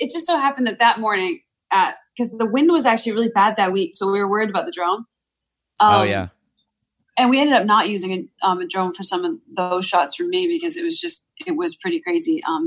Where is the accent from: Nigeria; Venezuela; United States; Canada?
Canada; I had a student visa and I could work for a year after the, so I had a student visa.